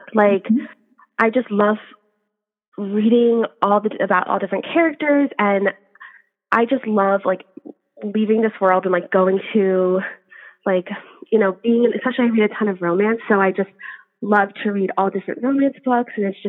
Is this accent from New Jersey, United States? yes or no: yes; New Jersey, United States; I'm from New Jersey